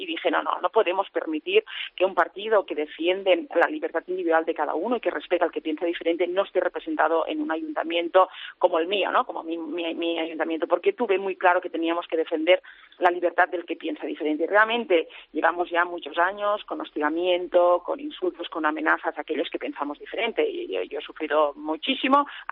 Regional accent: Sant Sadurní d'Anoia, Catalonia, Spain; Como catalana, yo en el año 2003 me puse de concejal, me presenté por primera vez de concejal en mi municipio, San Sadurní d'Anoia, Cataluña del interior

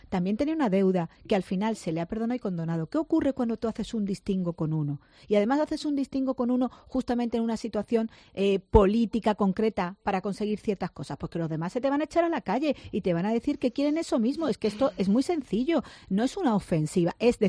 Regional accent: Andalusia, Spain; los que somos andaluzas nunca nos vamos aquí.

